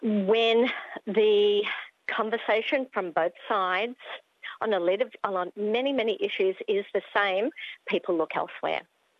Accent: Adelaide, South Australia, Australia; born there; I was born in Adelaide, yes.

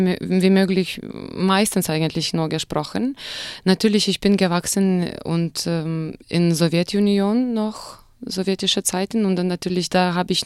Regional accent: Kaunas, Kaunas County, Lithuania; born there; German is a second language; Ja, ich bin in Litauen geboren, in so einem zweiten großen Stadt, Kaunas.

